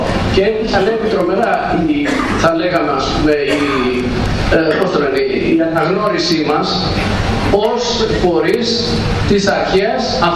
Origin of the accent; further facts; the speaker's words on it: Greece; δεν τους λέω επειδή είμαι Ορθόδοξος, να το βλέπετε, αφού είμαι Έλληνας, το βλέπετε